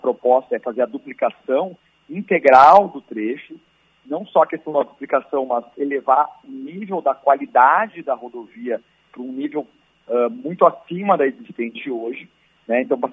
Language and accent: Portuguese; Rio Grande do Sul, Brazil; a gente, como gaúchos, deveria não se orgulhar